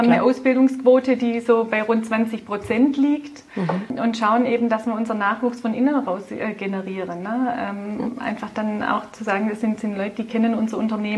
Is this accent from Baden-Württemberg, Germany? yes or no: yes; Baden-Württemberg, Germany; accent: Swabian